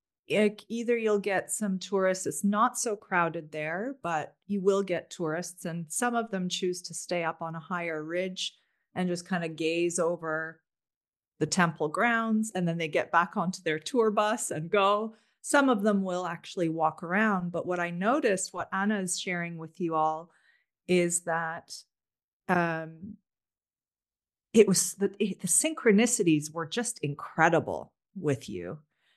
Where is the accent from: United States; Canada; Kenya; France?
Canada; Toronto, Ontario; I grew up in Toronto, born and raised in Toronto. Went to school at Waterloo, just outside of Toronto. Anyway, North American, basically, grew up as a North American.